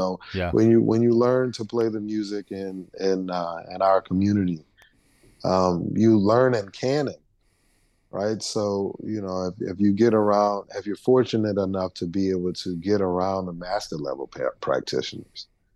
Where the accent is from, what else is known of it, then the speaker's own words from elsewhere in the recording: New Orleans, Louisiana, United States; when you bring up growing up in New Orleans and learning to play there